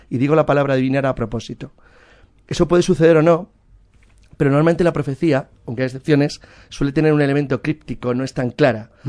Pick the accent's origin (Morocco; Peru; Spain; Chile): Spain; Madrid, Community of Madrid; also born or lived in Santander; No, yo soy madrileño de cuatro abuelos, tres abuelos cántabros. Tres abuelos santaníos y padres santaníos también.